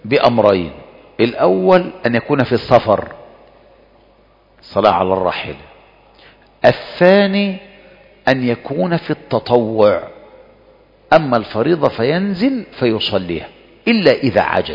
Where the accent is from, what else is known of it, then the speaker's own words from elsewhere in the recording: Egypt; زي الفسيخ كده اللي بيكرمك عندنا في مصر يجيب لك فسيخ